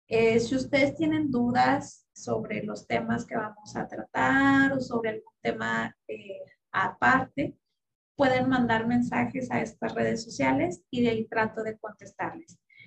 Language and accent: Spanish; Ciudad Juárez, Chihuahua, Mexico; Bien, pues yo soy de Ciudad Juárez, Chihuahua, aquí de México. Nacida, criada, estudié parte de mi carrera en la universidad de aquí, de esta ciudad, que se llama Universidad Autónoma de Ciudad Juárez.